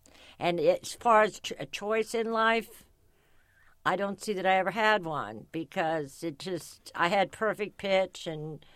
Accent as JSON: {"language": "English", "town": "Quincy", "region": "Illinois", "country": "United States", "tie": "born or raised there", "said": "I grew up in Quincy, Illinois."}